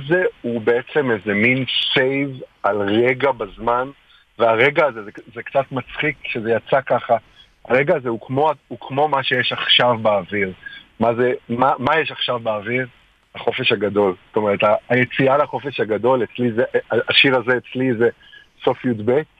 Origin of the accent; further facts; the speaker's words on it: Nof HaGalil, Northern District, Israel; איפה שגדלתי, שזה בצפון ונצרת עילית